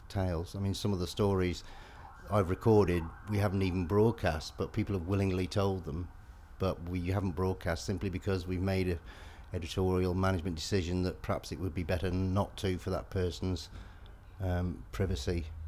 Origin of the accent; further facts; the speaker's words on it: Shrewsbury, West Midlands, United Kingdom; I'm 53 and I come from Shrewsbury in Shropshire.